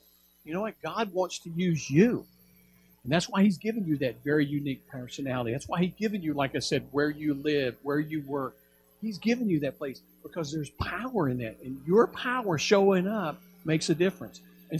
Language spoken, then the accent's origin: English; Alabama, United States; now in Tulsa, United States; You know, I grew up in Alabama, and we didn't have straight roads or anything.